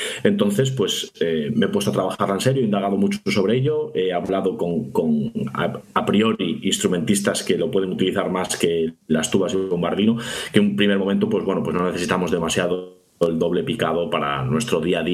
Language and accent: Spanish; León, Castile and León, Spain; now in Asturias, Spain; David estaba dando clase en Asturias, en Gijón, y yo soy de León. Entonces decidí venirme para Asturias